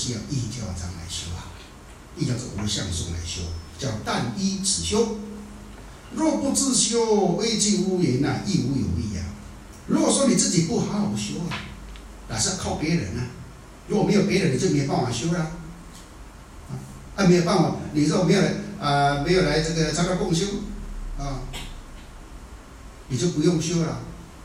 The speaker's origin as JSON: {"language": "Chinese", "country": "Taiwan", "said": "你听过不？我们台湾人讲的，你们听过？"}